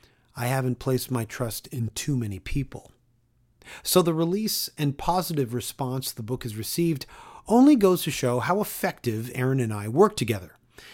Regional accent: Toronto, Ontario, Canada; Only 3 were from my hometown of Toronto.

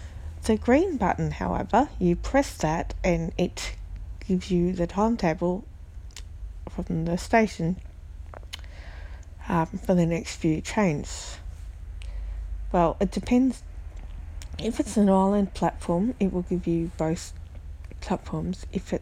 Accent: Melbourne, Victoria, Australia; Okay, so of course Melbourne, my hometown. I've used public transport there for, you know, well, years and years and years. 18 plus years, I know it like the back of my hand.

